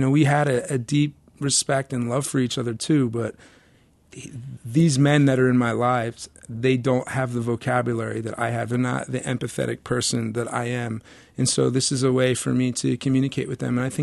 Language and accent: English; Oakland, United States; And, you know, I grew up in Oakland, which is a blue-collar town.